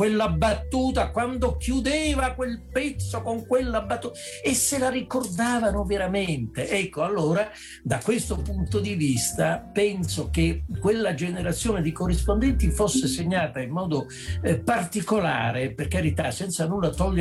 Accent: Lecce, Apulia, Italy; io sono leccese, sento fortemente il richiamo della mia terra

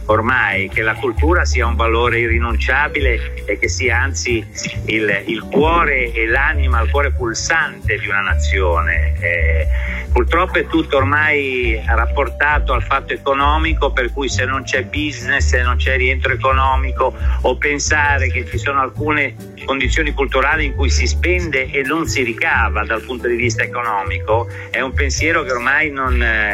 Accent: Genoa, Liguria, Italy; io sono di Genova

